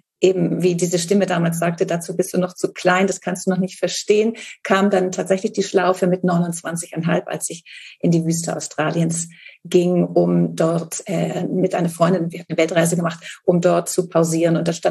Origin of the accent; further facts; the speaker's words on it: Northern Germany, Germany; ich bin auf einem Bauernhof aufgewachsen in Norddeutschland